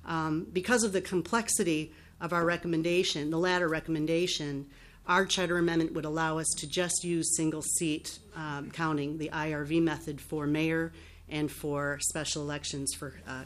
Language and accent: English; Hopkins, Minnesota, United States; I am from Hopkins.